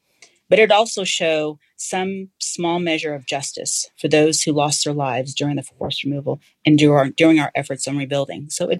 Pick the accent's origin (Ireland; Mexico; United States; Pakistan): United States; Chicago, Illinois; born there; I was born in Chicago, not because my parents just wanted to go to Chicago.